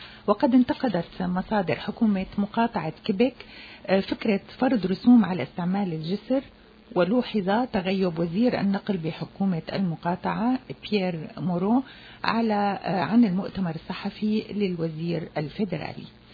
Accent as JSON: {"language": "Arabic", "country": "Syria", "said": "نحن كلياتنا هون سوريين بكل ما تحمل هالكلمة من معنى. نحن سوريين"}